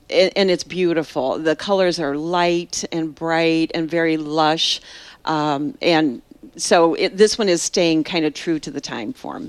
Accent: Napoleon, Ohio, United States; I'm actually from Napoleon, Ohio.

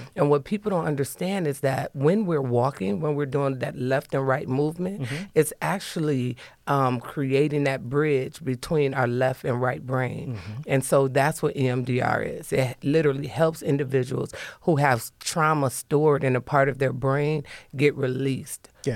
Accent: Toledo, Ohio, United States; Yeah, so I am born and raised in Toledo, Ohio.

